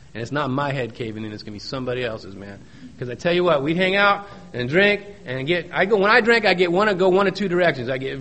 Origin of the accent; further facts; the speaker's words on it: San Diego, California, United States; I grew up here. I grew up in San Diego. You know, I grew up in Mission Beach. Pacific Beach. I'm a total beach rat, man. I mean, this is where I grew up.